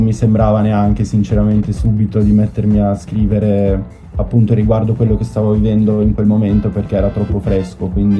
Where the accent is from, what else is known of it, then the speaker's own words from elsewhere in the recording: Alessandria, Piedmont, Italy; now in Milan, Italy; Io sono piemontese di Alessandria, anche se quando lo dico le persone non ci credono, perché sono molto scuro e non ho molto del Piemonte. Mamma è calabrese, infatti.